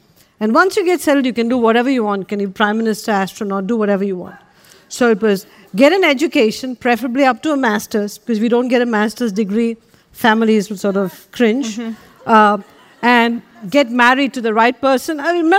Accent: Chennai, Tamil Nadu, India; what we went through was very normal for when we were growing up in Madras in the south of India. It was a conservative city

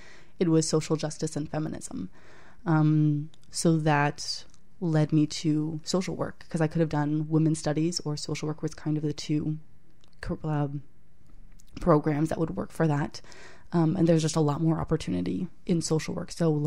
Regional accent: London, Ontario, Canada; I grew up in London, Ontario. I was raised in a Christian community, a really close-knit Christian community.

